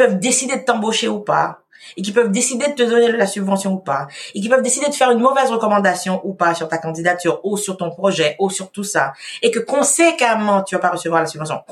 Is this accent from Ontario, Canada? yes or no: no; Quebec, Canada; also born or lived in Haiti; moi, comme je te dis, je suis haïtienne et québécoise.